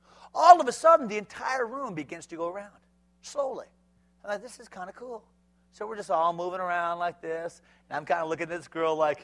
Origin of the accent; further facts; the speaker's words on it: Connecticut, United States; I grew up in Connecticut.